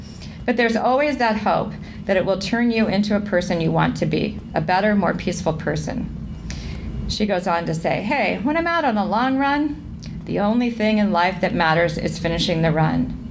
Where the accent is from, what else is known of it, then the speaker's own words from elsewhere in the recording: New Mexico, United States; I happened to be back home at the time, so my hometown is not far from the Gila Wilderness, so it was particularly touching because it intersected with my location there.